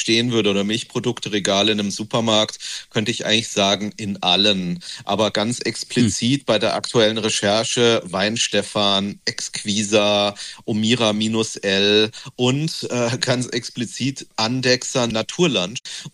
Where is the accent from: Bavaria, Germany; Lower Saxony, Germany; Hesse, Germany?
Bavaria, Germany; Ja, ich bin auch im Berchtesgadener Land aufgewachsen, also da, wo die Idylle angeblich am idyllischsten ist und die Wiesen am grünsten.